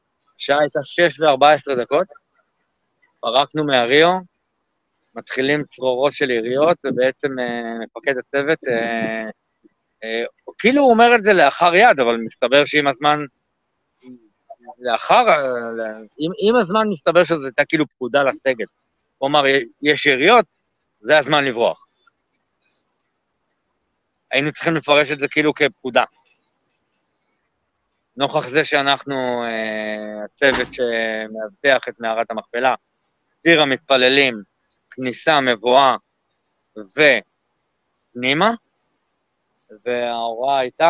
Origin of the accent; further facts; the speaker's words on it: South Sinai, Egypt; also born or lived in Israel; גיל 2-4, בעצם אני מתחיל להיחשף לערבית בכלל, אני גדל בחוף עם ילדים בדואים, אני לא הייתי בשום גן, גדלתי בחוף.